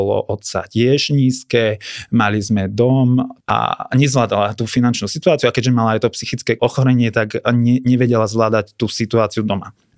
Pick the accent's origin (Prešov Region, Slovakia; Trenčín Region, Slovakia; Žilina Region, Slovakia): Žilina Region, Slovakia; now in Bratislava, Slovakia; A ja keď som prišiel z Kysúc, kvázi z rurálneho prostredia, tak som prišiel do Bratislavy do trocha iného sveta.